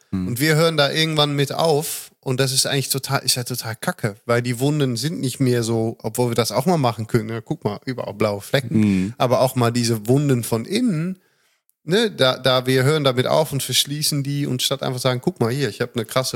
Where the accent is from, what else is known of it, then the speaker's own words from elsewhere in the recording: Netherlands; German is a second language; für Deutschland sehr erfrischend, für mich als Holländer